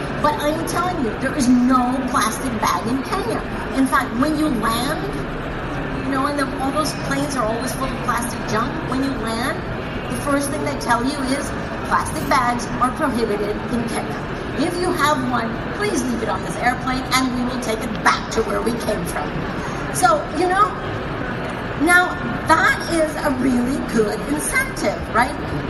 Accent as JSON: {"language": "English", "country": "Costa Rica", "said": "I'm from Costa Rica, wonderful little country."}